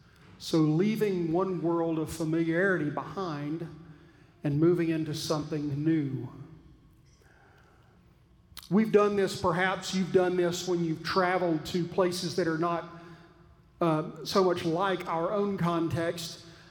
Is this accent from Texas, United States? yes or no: yes; Texas, United States; I apologize, I'm a Texan, I know when I say lemon, it sounds like lemon